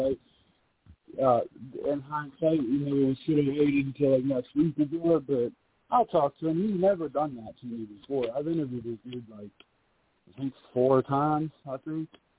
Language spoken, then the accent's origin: English; Pittsburgh, Pennsylvania, United States; But, like, I'm from Pittsburgh, dude.